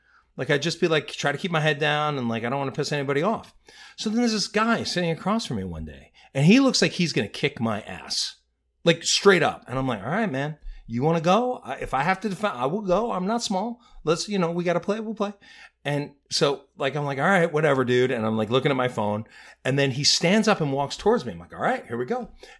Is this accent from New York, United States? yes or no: yes; Long Beach, New York, United States; I grew up in Long Beach, Long Island.